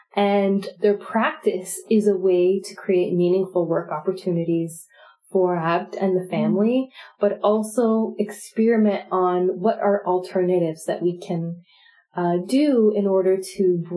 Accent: Scarborough, Ontario, Canada; My family immigrated and lived in Scarborough. I grew up in Scarborough, and it's a place where people from many elsewheres come from, and they plant roots and they create a life.

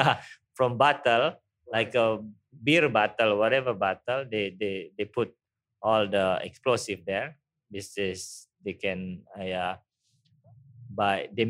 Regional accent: Bali, Indonesia; English is a second language; So yeah, I'm originally from Bali. I born here.

